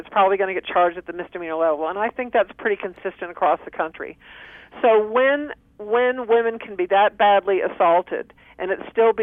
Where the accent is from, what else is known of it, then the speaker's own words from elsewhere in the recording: the South, United States; And, I'm from the South where, where beating women is still in many communities just the way it goes.